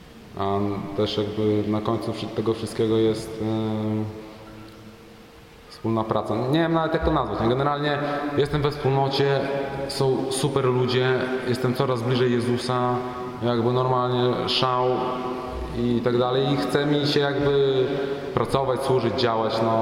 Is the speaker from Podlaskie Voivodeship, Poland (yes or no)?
yes; Białystok, Podlaskie Voivodeship, Poland; Pochodzę z Białegostoku i jestem we wspólnocie już 2,5 roku.